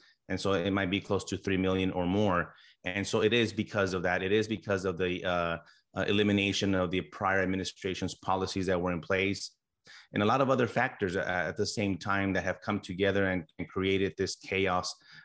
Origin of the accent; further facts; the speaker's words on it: El Paso, Texas, United States; I served most of my career on the border, born and raised in El Paso